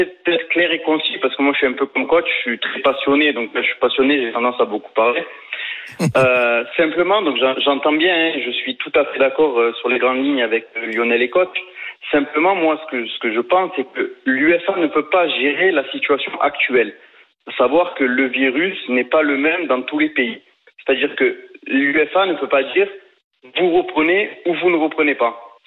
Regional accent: France; on a l'impression peut-être nous que c'est plus présent en France parce qu'on est français

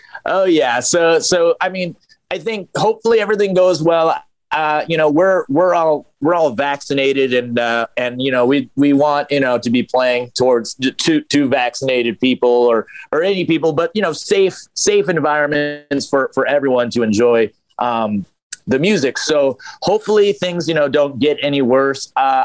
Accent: Portland, Maine, United States; he's from Portsmouth, New Hampshire, which is near my hometown, Portland, Maine.

